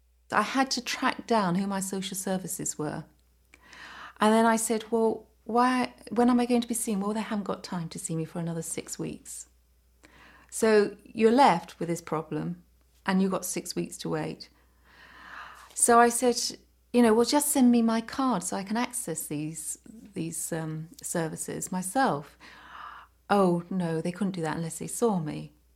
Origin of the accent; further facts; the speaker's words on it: Petts Wood, London, United Kingdom; born there; I was born in Petswood, which is just on the South London.